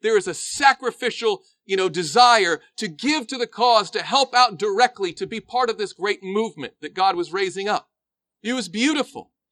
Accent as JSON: {"language": "English", "region": "the South", "country": "United States", "tie": "born or raised there", "said": "I grew up in the South. We call it holy rolling, right?"}